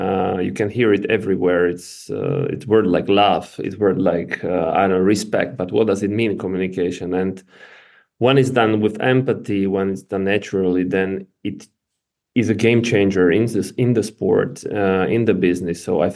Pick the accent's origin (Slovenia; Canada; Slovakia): Slovakia; English is a second language; I'm from Slovakia.